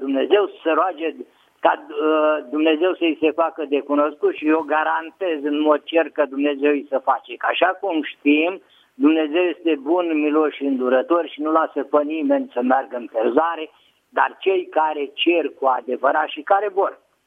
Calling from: Bucharest, Romania; sunt din București.

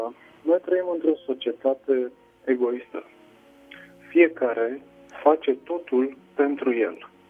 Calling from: Constanța, Constanța County, Romania; sunt din Constanța.

